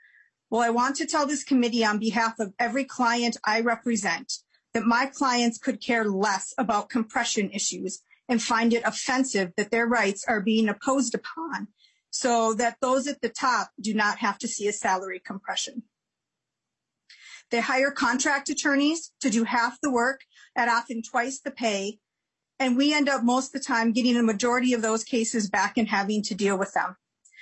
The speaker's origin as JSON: {"language": "English", "town": "Minneapolis", "region": "Minnesota", "country": "United States", "tie": "born or raised there", "said": "I became a public defender because I grew up poor in Minneapolis"}